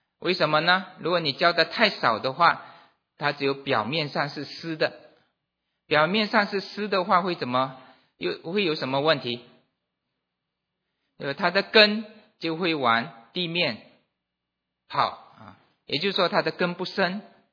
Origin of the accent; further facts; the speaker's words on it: Malaysia; 我是马来西亚来的，那我从小呢是在一个这个怎么说，星期天来做礼拜的坐在椅子上的那个做礼拜的这个基督徒长大家庭里面长大的。